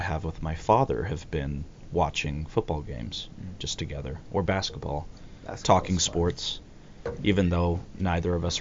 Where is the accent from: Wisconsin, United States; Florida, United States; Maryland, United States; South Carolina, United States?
Florida, United States; Miami; The Dolphins. I grew up in Miami, so I have lots of loyalty for the Dolphins